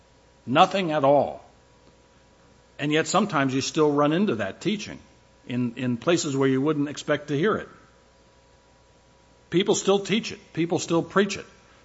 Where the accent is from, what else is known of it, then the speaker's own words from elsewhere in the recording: Northeast, United States; I come from the Northeast.